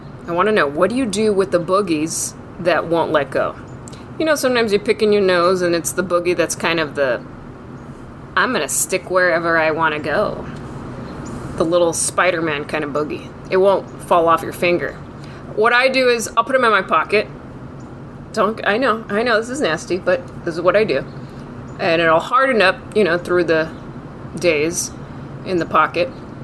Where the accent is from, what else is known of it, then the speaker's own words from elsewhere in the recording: California, United States; I'm from California, never been.